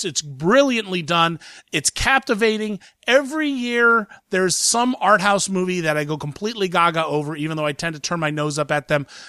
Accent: Columbus, Ohio, United States; It was supposed to open in my hometown, Columbus, Ohio, this week.

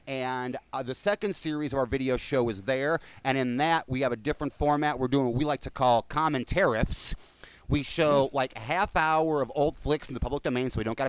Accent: Ohio, United States; We're poor people from Ohio.

